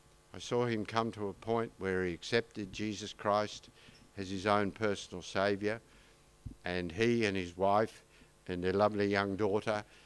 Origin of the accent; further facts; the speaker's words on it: Melbourne, Victoria, Australia; the big Baptist church that I grew up in Baldwin, one of the suburbs about 12 kilometres from the GPO or CBD in Melbourne.